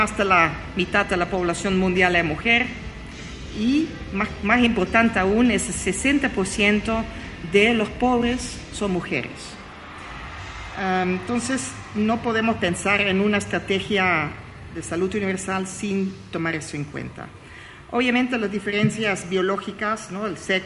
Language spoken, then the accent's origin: Spanish; Netherlands; accent: Dutch; Spanish is a second language; además mi acento bonito holandés no ayuda